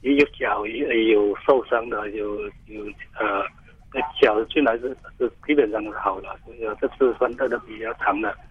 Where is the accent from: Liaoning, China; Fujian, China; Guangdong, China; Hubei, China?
Fujian, China; 是我是福建的